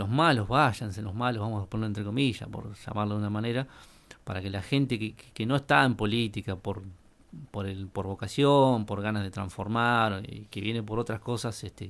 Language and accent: Spanish; Argentina; la realidad es que somos todos argentinos los que estamos acá